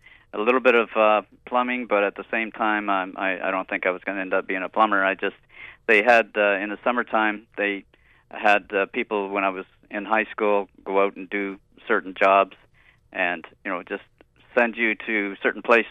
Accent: Canada

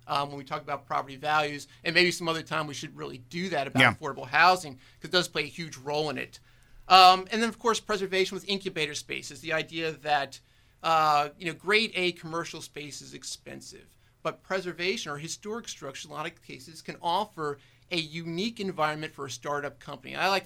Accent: Fredericksburg, Virginia, United States; Where are you from? You know, we noticed your accent. And I said, Fredericksburg, Virginia. And they said, we know where that is.

